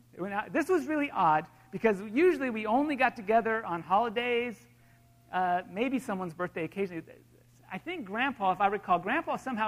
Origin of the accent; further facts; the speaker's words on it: Los Angeles, California, United States; Now, to be fair, I grew up in Los Angeles.